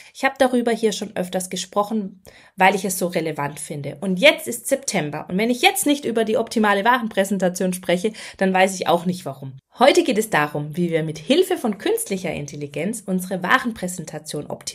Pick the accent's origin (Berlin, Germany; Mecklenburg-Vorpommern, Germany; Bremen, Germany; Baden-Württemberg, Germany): Baden-Württemberg, Germany; ich komme aus Baden-Württemberg, man hört es auch.